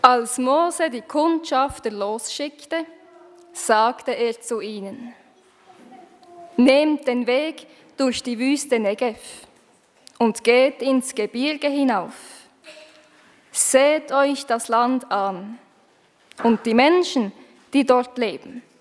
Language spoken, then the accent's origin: German; Switzerland; Bei uns in der Schweiz hat das Winzerfest ein bisschen früher stattgefunden